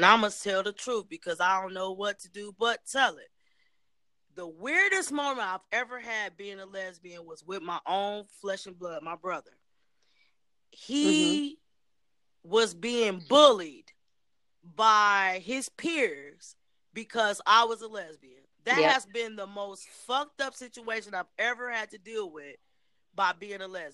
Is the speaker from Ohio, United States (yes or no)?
yes; Cleveland, Ohio, United States; I'm from Cleveland, mm-hmm.